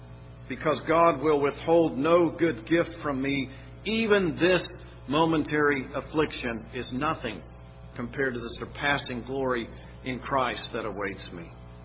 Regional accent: Texas, United States; I'm originally from Texas. Perhaps you will know in Texas that if you're at a stoplight, this isn't everywhere, but where I'm from

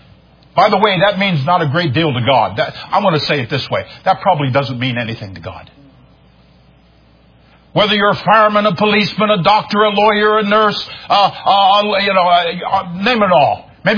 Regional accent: Ohio, United States; now in New York, United States; I am now no longer an Ohioan. I am a New Yorker. I've spent more time here than I have anywhere.

